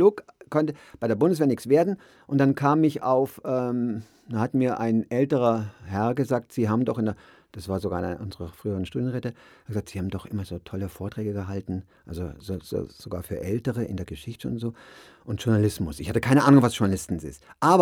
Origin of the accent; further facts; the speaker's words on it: Bavaria, Germany; Der wollte aus seinem Heimatort, das ist ein kleines Dorf in der Nähe von Garmisch, wo ich auf dem Gymnasium war, der wollte von dort weg.